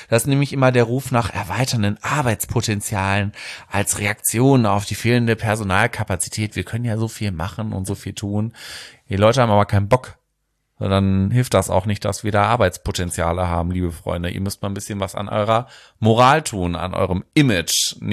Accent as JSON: {"language": "German", "town": "Horn-Bad Meinberg", "region": "North Rhine-Westphalia", "country": "Germany"}